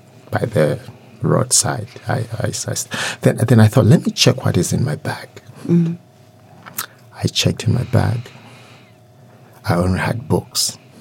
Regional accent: Zambia; I was born and bred in Zambia, and this was, I was at the high school, which is the central province of Zambia.

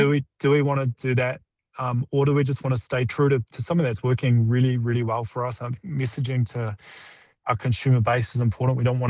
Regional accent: New Zealand; We're Kiwi though, right?

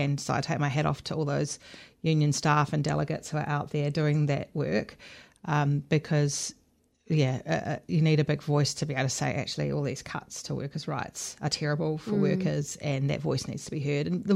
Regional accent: Timaru, Canterbury, New Zealand; born there; So while I was born in Timaru, I only lived there for about 2 years.

